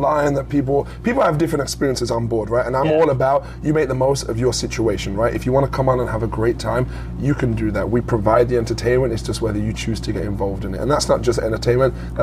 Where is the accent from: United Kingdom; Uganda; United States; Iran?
United Kingdom; England; moved away as an adult; I came out when I was 21. Mm-hmm. Always wanted to travel.